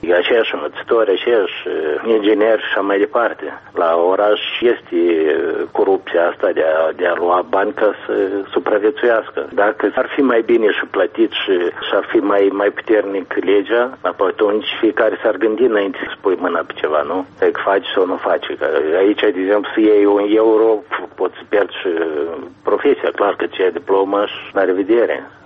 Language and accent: Romanian; Moldova